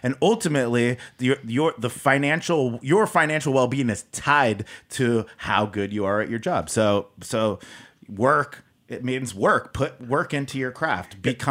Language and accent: English; California, United States; moved away; So I grew up in the Bay Area and I came out here.